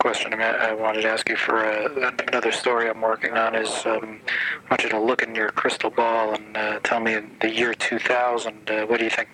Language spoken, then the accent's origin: English; New York, United States; even though I grew up in New York and he grew up in Indianapolis.